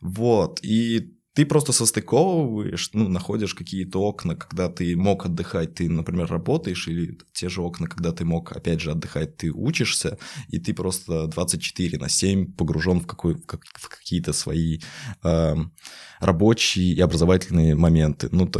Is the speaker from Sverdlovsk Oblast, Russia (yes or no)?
no; Ulyanovsk, Ulyanovsk Oblast, Russia; я как раз из того города, когда ты про него говоришь на каких-то мероприятиях, такой, я из Ульяновска